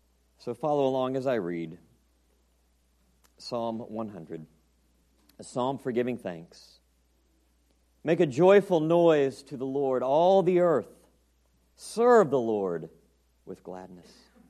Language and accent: English; the South, United States; accent: southern; And I'll also try and make sure my accent doesn't get too southern for you.